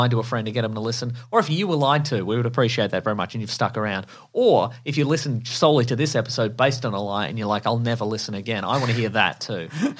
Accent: Jacksonville, Florida, United States; I grew up in Jacksonville, which, as you know, is the birthplace

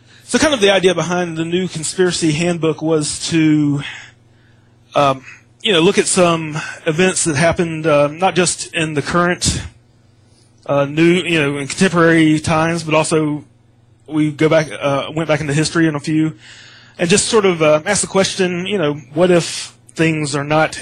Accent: United States; I think that growing up in America, you know, I think that JFK, I guess, was the first conspiracy

